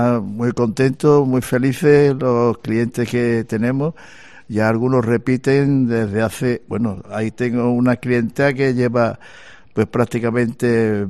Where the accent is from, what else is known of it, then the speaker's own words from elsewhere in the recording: Puerto Real, Andalusia, Spain; Yo vengo del sur de España, concretamente de Puerto Real, Cádiz.